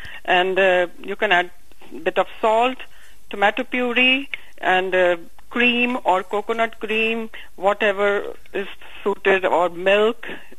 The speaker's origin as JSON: {"language": "English", "town": "Kolkata", "region": "West Bengal", "country": "India", "lives_now": "New Zealand", "said": "Yeah, from Calcutta."}